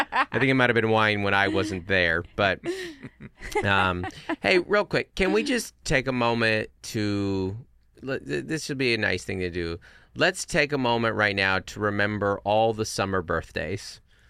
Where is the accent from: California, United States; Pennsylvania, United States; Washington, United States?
Washington, United States; Seattle; Well, I grew up in Seattle, so if you had a birthday in July, it's probably still raining.